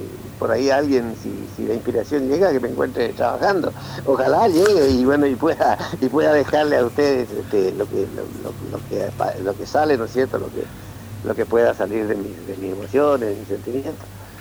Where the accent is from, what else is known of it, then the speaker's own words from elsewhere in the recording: Argentina; Como pueblo, como argentino